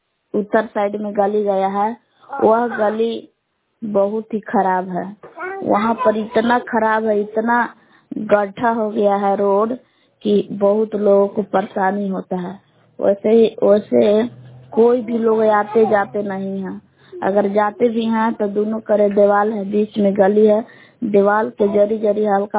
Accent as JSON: {"language": "Hindi", "town": "Belaon", "region": "Bihar", "country": "India", "said": "बेलाव का निवासी हूँ।"}